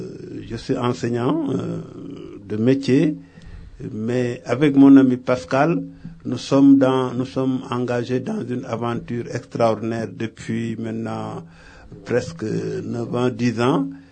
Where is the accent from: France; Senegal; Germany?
Senegal; Diourbel; j'ai écouté la bande depuis Djourbel. Djourbel, c'est ma ville. Et je suis du Sénégal, je suis sénégalais.